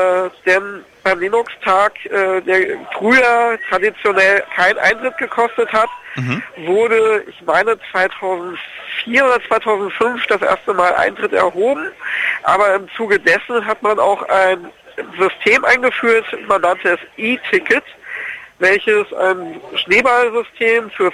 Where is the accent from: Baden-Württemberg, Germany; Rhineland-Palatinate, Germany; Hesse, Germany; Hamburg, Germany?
Hesse, Germany; Giessen; ich komme aus Gießen, dann wieder nach Gießen fahren.